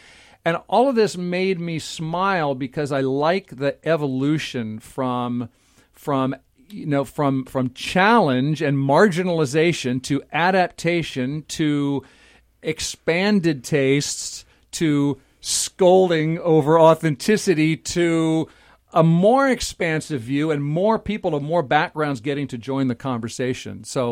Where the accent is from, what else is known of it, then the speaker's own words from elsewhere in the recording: Nebraska, United States; I was from Nebraska, and they sounded Chinese to me.